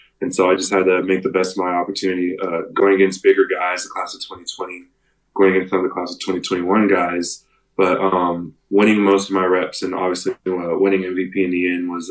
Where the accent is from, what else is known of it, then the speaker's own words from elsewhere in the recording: Texas, United States; I told them I was from Texas.